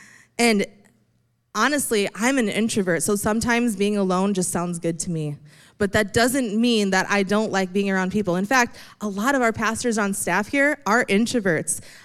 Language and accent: English; Indiana, United States; I grew up in Indiana, so we're leaving Indiana and we're heading into Illinois.